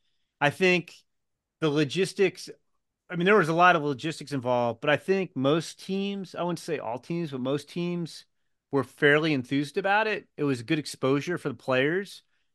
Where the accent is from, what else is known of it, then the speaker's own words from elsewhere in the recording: Oakton, Virginia, United States; I grew up in Oakton.